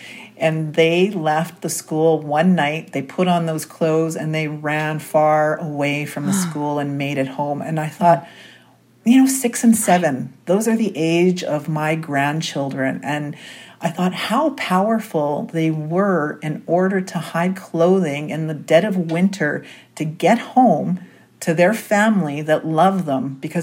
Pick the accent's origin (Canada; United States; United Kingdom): Canada; Winnipeg, Manitoba; born or raised there